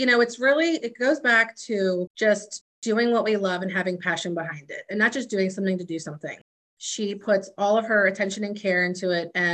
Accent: Ireland; You know, obviously I love being Irish. It's fun. It's special.

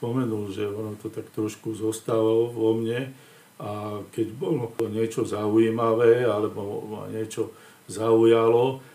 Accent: Bratislava, Bratislava Region, Slovakia; lebo som rodený Bratislavčan a poviem, mám rád Bratislavu ako mesto

